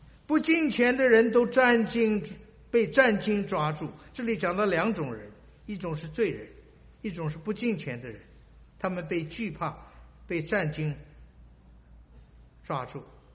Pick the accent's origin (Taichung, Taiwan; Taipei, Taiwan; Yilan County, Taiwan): Taipei, Taiwan; 我来自台北，我知道台北有多大，